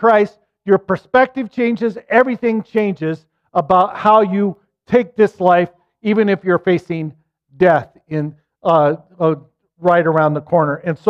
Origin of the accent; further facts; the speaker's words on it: Utah, United States; I grew up in Utah, so I liked watching the Jazz play.